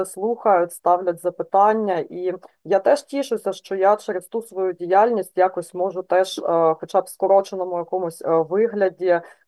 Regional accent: Luhansk, Luhansk Oblast, Ukraine; now in Lviv, Ukraine; я часто кажу своїм гостям, чи то з України, чи з-за кордону, що я з Луганська.

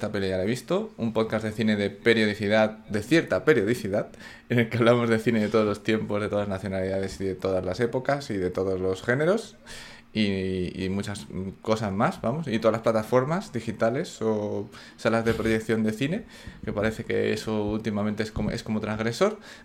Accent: Salamanca, Castile and León, Spain; de Salamanca

